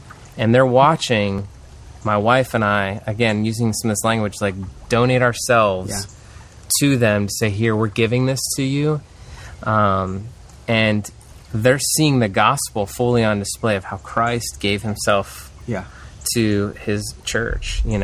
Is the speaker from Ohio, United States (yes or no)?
yes; Newark, Ohio, United States; I'm from Newark.